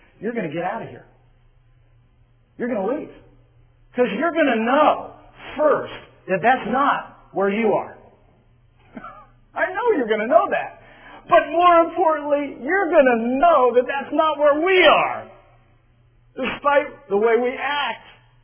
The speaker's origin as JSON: {"language": "English", "region": "California", "country": "United States", "tie": "born or raised there", "also_born_or_lived": "Seattle", "said": "Now, we're both born and raised in California."}